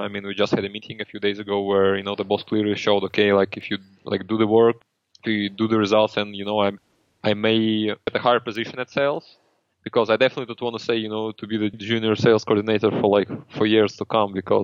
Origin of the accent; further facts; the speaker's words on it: Russia; English is a second language; I speak really good English and really good German and Russian too, because I'm from Russia. So English is not my mother tongue.